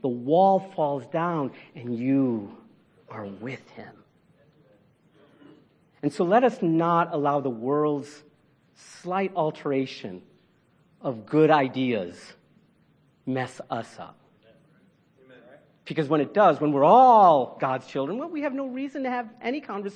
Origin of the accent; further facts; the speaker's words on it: United States; I was brought up in the United States of America. My mom and dad, Indian as Indian gets.